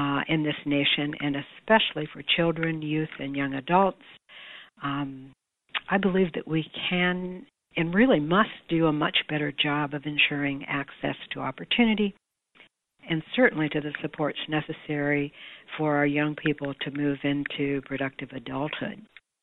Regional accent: Midwest, United States; I'll say that I grew up in the Midwest with a moderately conservative bent.

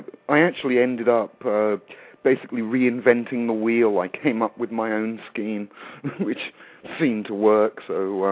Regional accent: England, United Kingdom; Yeah, I grew up in England. You can probably tell by my accent. And I went through the English grammar school system.

